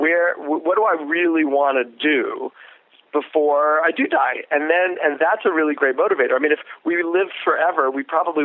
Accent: New York City, New York, United States; Now, I'm from New York City. I've never been underneath a car in my life.

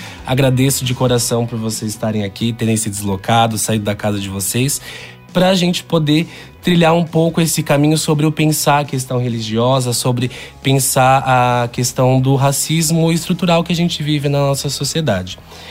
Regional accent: Valinhos, São Paulo, Brazil; born there; Sou nascido em Valinhos, e Valinhos é uma cidade tradicionalmente ou conhecida como uma cidade mais conservadora, uma cidade que tem muito católico, muito evangélico.

